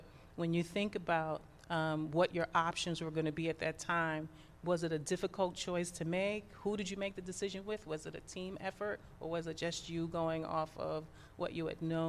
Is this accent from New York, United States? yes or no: yes; New York City, New York, United States; I'm from New York City